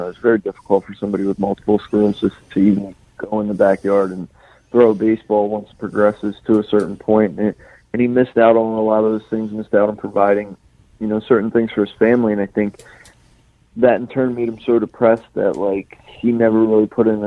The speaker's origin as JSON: {"language": "English", "town": "Lancaster", "region": "Pennsylvania", "country": "United States", "tie": "born or raised there", "also_born_or_lived": "Pittsburgh", "said": "So I was originally born in Pittsburgh, Pennsylvania. Shortly, like I would say like a year and a half old and 2 years old, I moved to Lancaster, Pennsylvania, and that's where I grew up"}